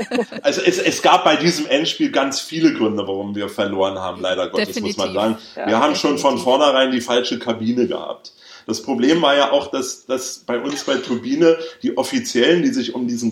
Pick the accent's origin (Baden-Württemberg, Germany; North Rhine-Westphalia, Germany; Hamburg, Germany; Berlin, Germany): Berlin, Germany; ich bin ja in West-Berlin aufgewachsen.